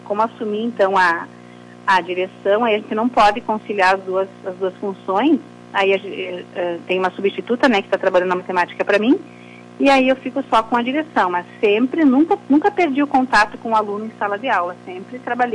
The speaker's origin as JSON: {"language": "Portuguese", "town": "Lagoa", "country": "Brazil", "said": "sou natural de Lagoa. Estudei todo o meu ensino fundamental e médio na rede pública, né? Colégio Estadual, Colégio Polivalente, Colégio do Quinho."}